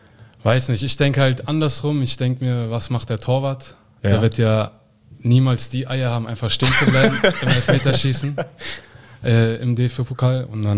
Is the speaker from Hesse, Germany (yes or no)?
yes; Giessen, Hesse, Germany; born there; Und geboren bin ich in Gießen, in Hessen.